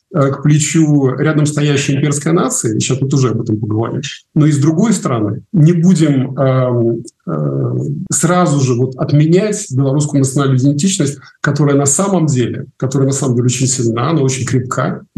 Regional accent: Belarus; подождите, мы из Беларуси

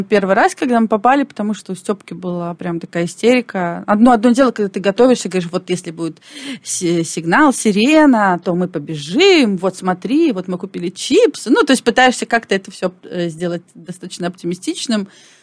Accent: Belarus; now in Warsaw, Poland; Ну, так а мы же белорусы

